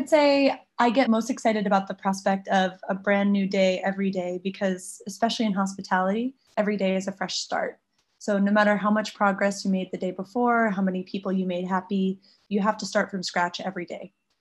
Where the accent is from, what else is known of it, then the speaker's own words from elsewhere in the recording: New York, United States; also born or lived in London; now in Shanghai, China; But I think growing up in New York and London, the bar was so high that it was hard to envisage ever having one myself.